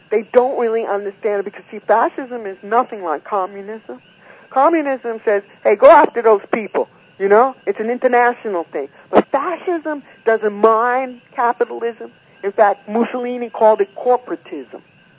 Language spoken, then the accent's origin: English; United States; It has my deepest sympathy, and I'm an American.